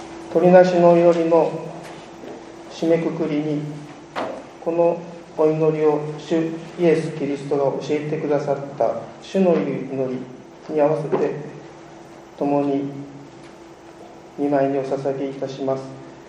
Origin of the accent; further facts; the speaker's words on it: Hiroshima, Japan; 広島の原爆の落とされた隣の町で生まれ育ち、母から焼けただれた列車が駅のホームに入ってきたと聞かされ